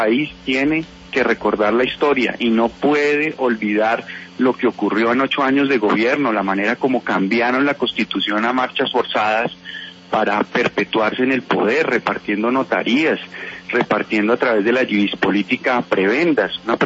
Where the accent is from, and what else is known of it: Colombia